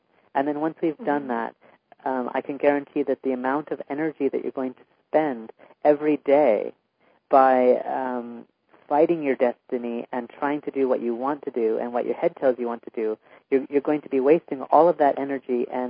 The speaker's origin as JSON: {"language": "English", "town": "Ashland", "region": "Oregon", "country": "United States", "tie": "born or raised there", "said": "to Ashland, Oregon, my hometown, which I love"}